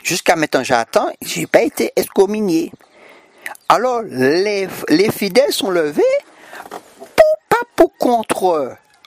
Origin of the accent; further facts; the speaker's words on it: Le Vauclin, Martinique, France; born there; Est-ce que tu peux aller dans ma propre commune, là où je suis né, au Vauclin?